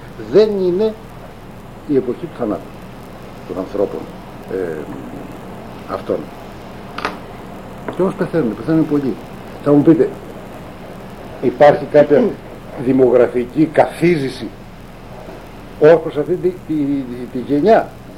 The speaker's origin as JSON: {"language": "Greek", "town": "Athens", "region": "Attica", "country": "Greece", "said": "Εγώ σαν Αθηναία είχα απόλυτη άγρια."}